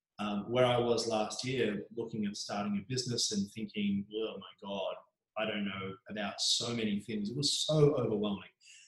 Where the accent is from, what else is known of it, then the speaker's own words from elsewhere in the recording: Mornington Peninsula, Victoria, Australia; I grew up on the Mornington Peninsula. As much as I love the beach, I was always frustrated by the isolation of growing up down there.